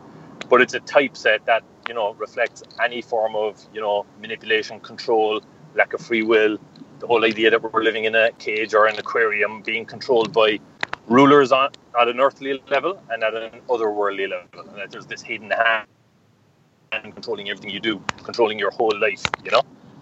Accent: Cork, Munster, Ireland; the area I grew up in Cork, part of the inner city in Cork

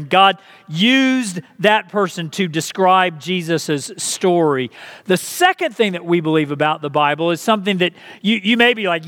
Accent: Texas, United States; Well, as a lot of you know, I am not from New Jersey. I am from Texas.

